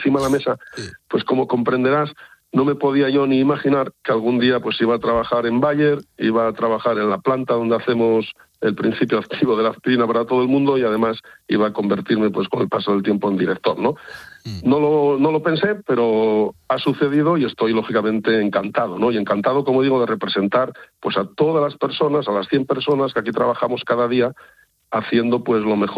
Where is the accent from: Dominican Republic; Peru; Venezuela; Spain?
Spain; Asturias